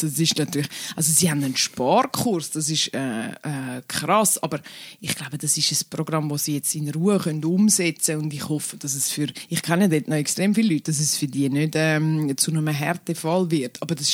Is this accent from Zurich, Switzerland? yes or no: yes; Dübendorf, Zurich, Switzerland; ich bin in Dübendorf Aglo aufgewachsen und plötzlich in der grossen Stadt sein